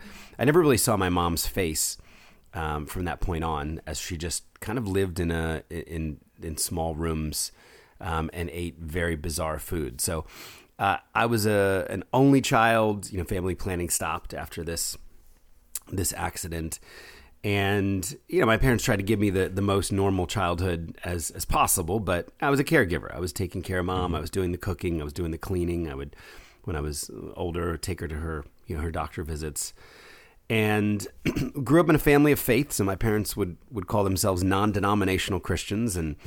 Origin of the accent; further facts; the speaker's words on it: New Jersey, United States; also born or lived in Philadelphia; Well, I was born in Philadelphia in a very middle-class family. My dad was a business guy, something to do with electrical engineering. And my mom was a writer. And when I was four, we moved into this very ugly gray house in South Jersey